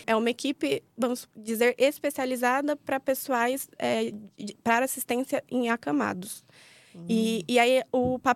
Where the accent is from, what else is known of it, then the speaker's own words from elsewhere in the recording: Guarulhos, São Paulo, Brazil; Eu sou paulista. Então, eu acho que eu era muito limitada à minha cidade, né? Que eu sou de Guarulhos.